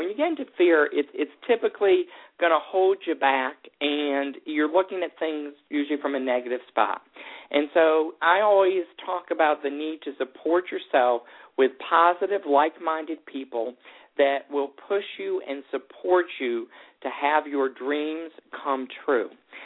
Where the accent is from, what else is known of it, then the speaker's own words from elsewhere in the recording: West Hartford, Connecticut, United States; moved away as an adult; Born and raised in West Hartford, Connecticut, came down to Georgia for college